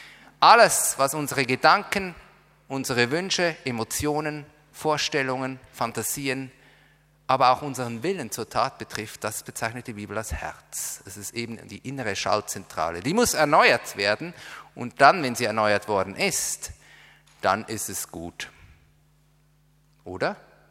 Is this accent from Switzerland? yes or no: yes; Switzerland; Das lässt sie noch sympathischer werden für mich als Schweizer.